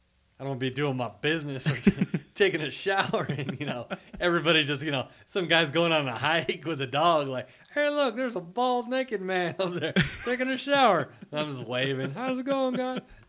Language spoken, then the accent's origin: English; Los Angeles, California, United States; you know, for people raised in the city, like me for the most part, sure. I was raised in Los Angeles.